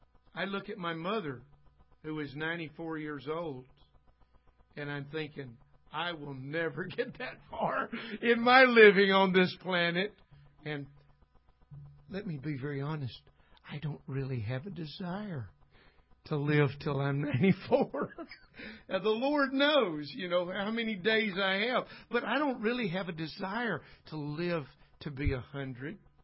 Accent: Alabama, United States; And I said, ma'am, I'm from Alabama.

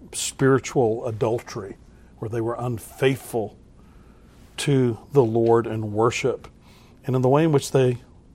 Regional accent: Texas, United States; I'm sorry. I'm from Texas. I'm sorry. I'll just stop.

